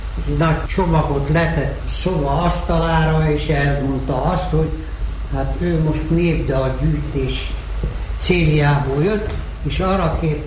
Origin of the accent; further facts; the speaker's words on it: Jobbágytelke, Mureș County, Romania; also born or lived in Marosvásárhely; Erdélyben, Maros-Székely jobbágytelkén születtem, kisdiák koromban, Marosvásárhelyen jártam gimnáziumban